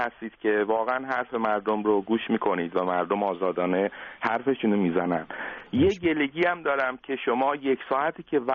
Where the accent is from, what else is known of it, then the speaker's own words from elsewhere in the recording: Iran; first language Azerbaijani; Persian is a second language; بله، من زبان مادریم آذری هست.